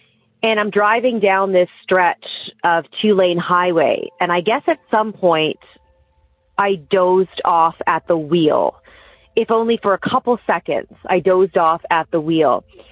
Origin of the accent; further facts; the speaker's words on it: Toronto, Ontario, Canada; I grew up outside of Toronto, just north of Toronto, and there's always been a road that was near my parents' house.